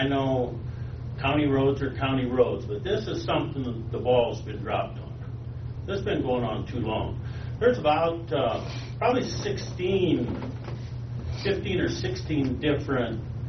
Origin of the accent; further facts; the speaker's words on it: Hubbard, United States; I'm from Hubbard.